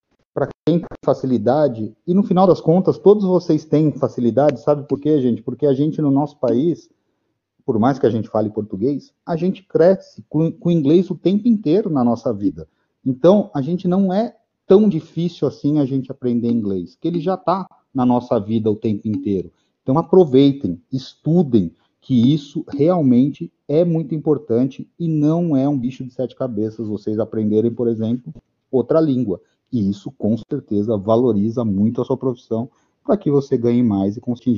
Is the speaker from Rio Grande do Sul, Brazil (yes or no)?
no; São Paulo, Brazil; born there; aí eu nasci em São Mateus, lá no fundão da Zona Leste.